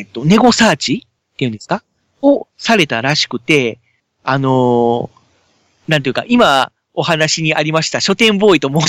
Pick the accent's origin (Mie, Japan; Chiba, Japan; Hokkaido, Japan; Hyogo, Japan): Hyogo, Japan; Kobe; やっぱり地元が神戸市なので、神戸でローカルヒーローを作りたいなーっていうのは思ってたんですけども